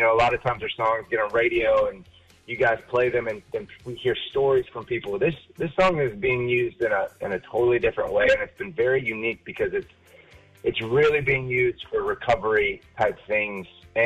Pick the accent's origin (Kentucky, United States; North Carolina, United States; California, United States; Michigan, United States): Michigan, United States; Detroit; born there; and I was born in Detroit, which honestly, Detroit and Toledo are only about 50 minutes apart.